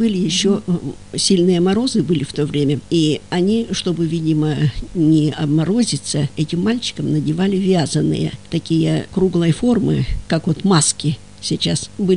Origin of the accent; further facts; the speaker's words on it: Malaya Minusa, Krasnoyarsk Krai, Russia; Я родилась в Малой Минусе. Там я жила, там мои родители, там мои бабушки и дедушки жили. И сейчас родственники живут там. Училась я в Маломинусинской 7-летней школе.